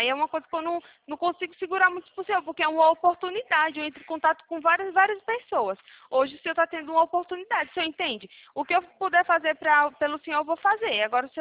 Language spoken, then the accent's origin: Portuguese; Maceió, Alagoas, Brazil; now in Campinas, Brazil; Eu tô morando aqui em São Paulo, né? Aqui em Campinas eu estou morando, mas eu sou natural de Alagoas, Maceió, eu sou.